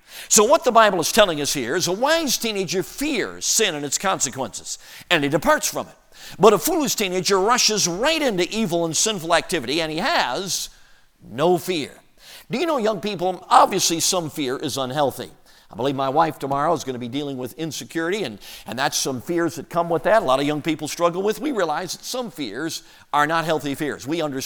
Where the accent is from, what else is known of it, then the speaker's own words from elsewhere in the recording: Chicago, Illinois, United States; So I grew up in Chicago, so I'm nervous about it.